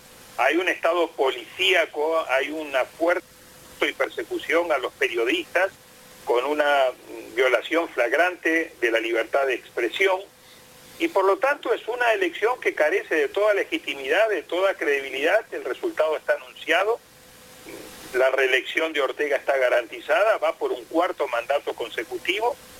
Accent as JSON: {"language": "Spanish", "country": "Argentina", "said": "Y yo espero, como argentino"}